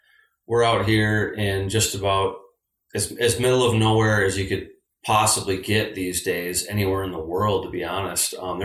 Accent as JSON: {"language": "English", "country": "United States", "said": "I mean, I feel like as an American, a lot of times folks generalize Mexico as if it's like a city, you know?"}